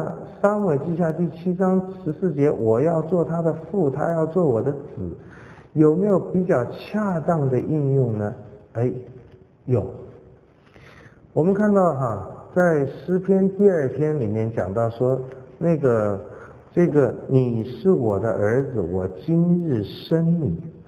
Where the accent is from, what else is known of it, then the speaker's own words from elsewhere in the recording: China; 哎，我们中国人讲家谱哈，这个西方人呢不太讲家谱哈。